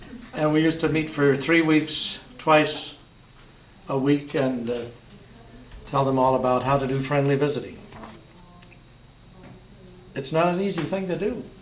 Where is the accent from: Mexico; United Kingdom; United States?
United States; Florida; I come from Florida, where a third of our population is over 65 in Broward County.